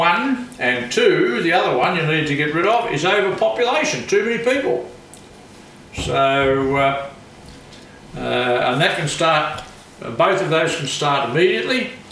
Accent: Geelong, Victoria, Australia; born there; I was born in Geelong.

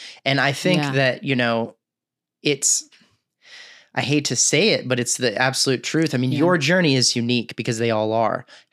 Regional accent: Texas, United States; I grew up in Texas with a bunch of people that we didn't know anything about nutrition.

